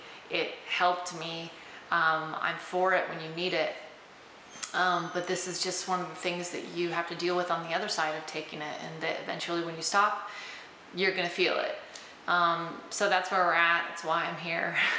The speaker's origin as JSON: {"language": "English", "region": "Nebraska", "country": "United States", "lives_now": "Guatemala", "said": "Yeah, so we live here in Guatemala, absolutely love it. Man, I'm from Nebraska, so that's cool."}